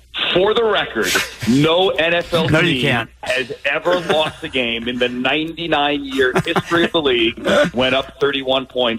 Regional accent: Washington, D.C. area, United States; So I grew up outside Washington, D.C.

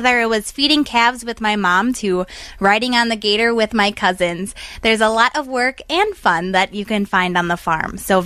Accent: Cleveland, Wisconsin, United States; So with me, I brought in cheese from Saxon Creamery, located in my hometown of Cleveland, Wisconsin.

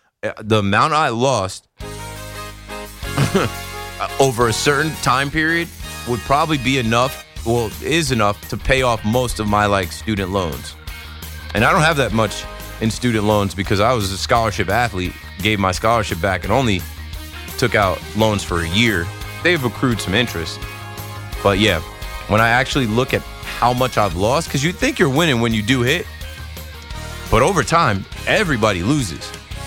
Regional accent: United States; accent: northern; I used to be running around with kids in Jacksonville. They used to roast me for my northern accent.

